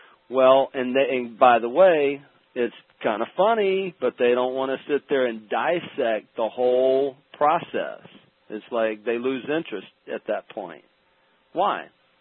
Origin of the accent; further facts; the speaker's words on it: Alabama, United States; Now, maybe it's harder for me because I'm from Alabama and I've been conditioned a certain way